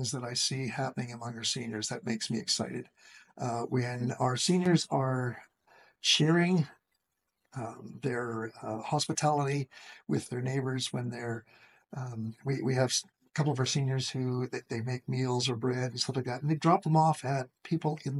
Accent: Manitoba, Canada; Yeah, I'm a Westerner. I grew up in Manitoba on a farm.

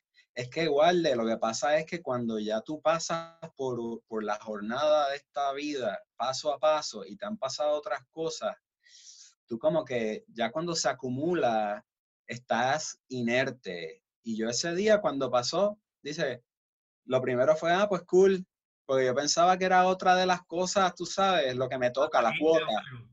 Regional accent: Puerto Rico; creciendo en Puerto Rico, en una cultura donde nosotros en ese país estamos todas las razas y todas las creencias

